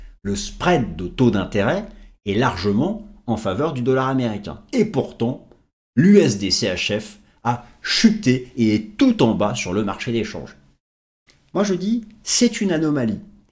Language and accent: French; France; puisque moi je suis français